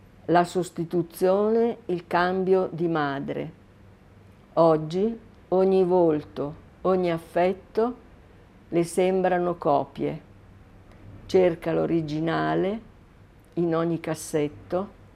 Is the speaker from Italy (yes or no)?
yes; Milan, Lombardy, Italy; also born or lived in Tesero; io sono sempre vissuta a Milano dai 9 mesi, quando mi hanno cambiato famiglia, dai 9 mesi. I primi 9 mesi li ho vissuti a Tesero, anzi a Cavalese. Nata a Tesero